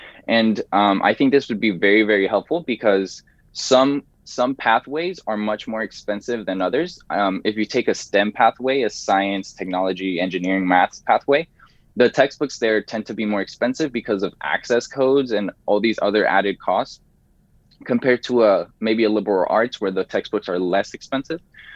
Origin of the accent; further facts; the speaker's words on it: Oakland, California, United States; also born or lived in Mexico; I wasn't born here. I was born in Mexico, but I grew up undocumented in East Oakland, and now I'm going into college as a permanent resident, almost a citizen.